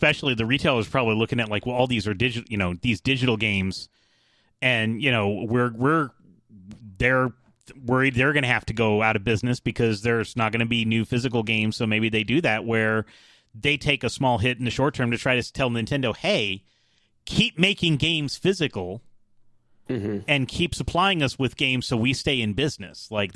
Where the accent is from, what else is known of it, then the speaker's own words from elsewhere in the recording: Atlanta, Georgia, United States; I'm from the South. I'm not from the Deep South. There's a difference between I grew up in Atlanta and I grew up in the Mississippi River Delta.